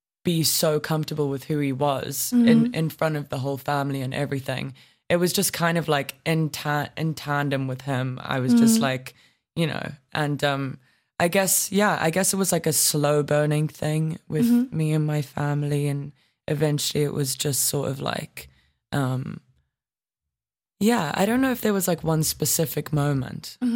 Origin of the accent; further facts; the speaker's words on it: South Africa; I mean, like growing up in South Africa, it's kind of like, I just feel like I didn't get the opportunity